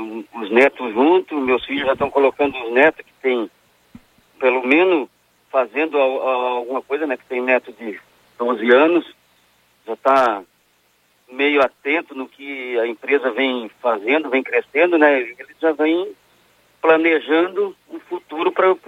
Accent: Lauro Müller, Santa Catarina, Brazil; now in Joinville, Brazil; Não, sou natural de Lauro Miller.

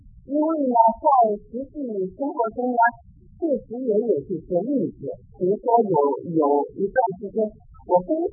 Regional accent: China; 我求这个团体呢为我们中国人祷告

